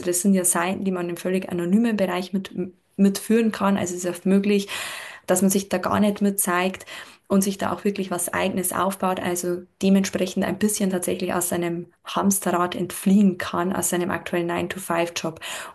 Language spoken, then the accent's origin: German; Bavaria, Germany; Ich bin oder ich lebe im wunderschönen Bayern. Hört man auch ein bisschen wahrscheinlich aus meinem Akzent mit raus.